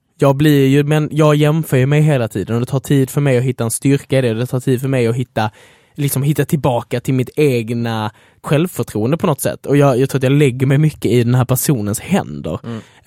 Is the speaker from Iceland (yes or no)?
no; Italy; now in Sweden; Jag kommer vilja flytta till Italien på ett eller annat sätt. Tillbaka till familjen och liksom där jag kommer ifrån.